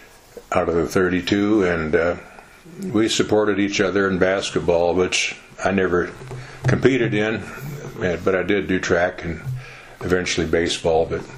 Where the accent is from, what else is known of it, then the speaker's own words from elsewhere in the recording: Manning, Iowa, United States; Well, I was born and raised in Manning, Iowa. It's about 80 miles west of Des Moines, and about 1,500 people, about the same size Farley is or Epworth